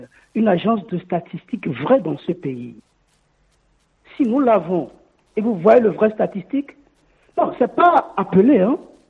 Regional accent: Togo; moi je suis Togolais, je suis fier d'être Togolais.

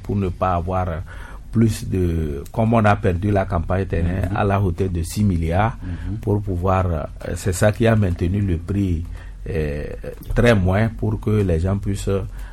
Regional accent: Togo; Chez nous, au Togo

